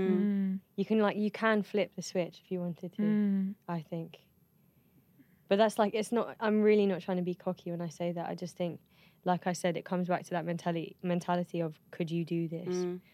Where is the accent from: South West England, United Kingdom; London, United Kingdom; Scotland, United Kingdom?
London, United Kingdom; I'm from an area that provided me with that sense of community. You know, I grew up in South London. South London's known to have a huge community of ethnic minorities.